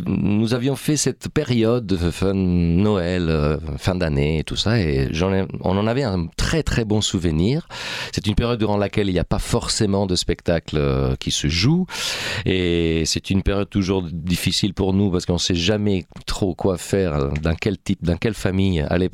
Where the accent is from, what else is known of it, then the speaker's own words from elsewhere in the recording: Italy; French is a second language; now in France; moi, je suis italien et j'ai commencé le théâtre en Italie.